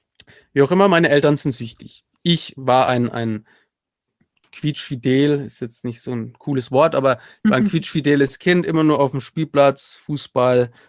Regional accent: Nuremberg, Bavaria, Germany; ich bin im Prinzip aufgewachsen in der Nürnberger Südstadt. Südstadt war immer so eine Assi-Gegend

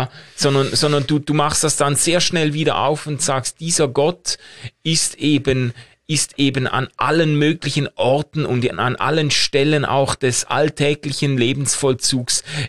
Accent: Basel, Basel-Stadt, Switzerland

